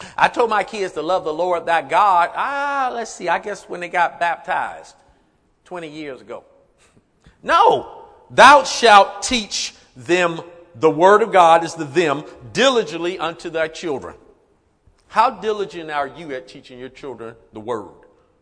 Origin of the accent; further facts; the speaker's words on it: Detroit, Michigan, United States; I grew up in Detroit.